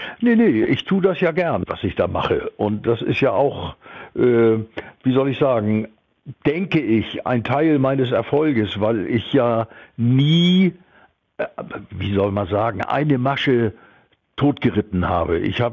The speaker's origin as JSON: {"language": "German", "region": "Hamburg", "country": "Germany", "tie": "born or raised there", "said": "wir waren ja so als Jugendliche in Hamburg auf St. Pauli Rock'n'Roll-Fans."}